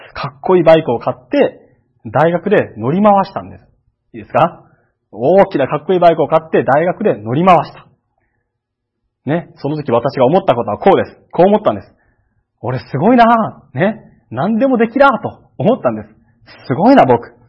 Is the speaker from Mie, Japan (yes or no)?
no; Kagoshima, Japan; born there; 鹿児島県で生まれたのはいいんです。